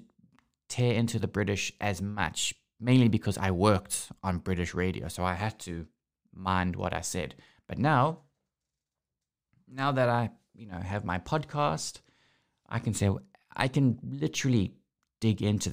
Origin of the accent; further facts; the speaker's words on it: South Africa; The identity I most associate myself with and the identity that I'm most proud of, which is being South African.